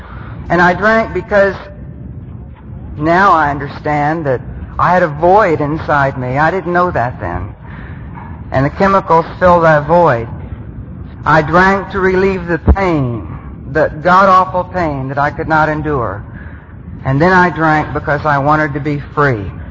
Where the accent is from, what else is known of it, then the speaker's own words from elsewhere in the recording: Bible Belt, United States; I'm Irish and Indian and come from the Bible Belt.